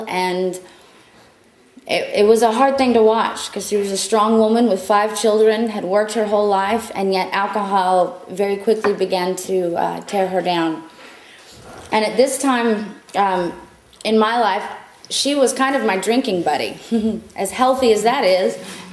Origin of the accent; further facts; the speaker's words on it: San Antonio, Texas, United States; So I'm from San Antonio, Texas, which is a big city.